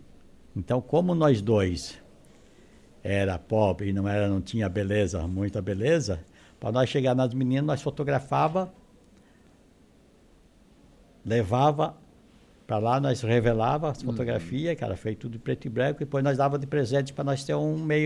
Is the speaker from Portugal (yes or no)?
no; Paraná, Brazil; moved away as an adult; also born or lived in Planalto Serrano, Santa Catarina; now in Santa Catarina, Brazil; Saí dali, era bebê, eu acho que tinha parece 8 meses, se não me engano. E a gente foi ao Paraná.